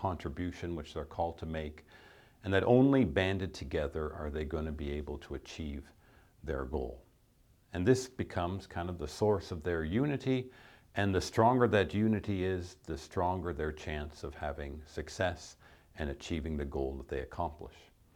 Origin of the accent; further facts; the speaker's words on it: Canada; growing up in Canada